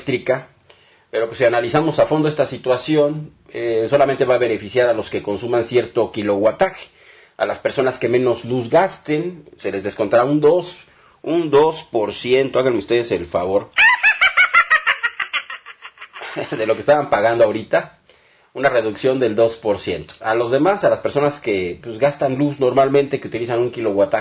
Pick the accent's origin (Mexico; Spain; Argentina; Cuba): Mexico; Yo creo que todos somos mexicanos iguales